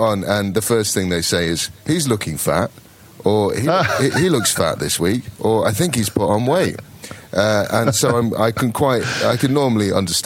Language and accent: English; Nottingham, East Midlands, United Kingdom; Maybe it's a Midlands thing, I'm from Nottingham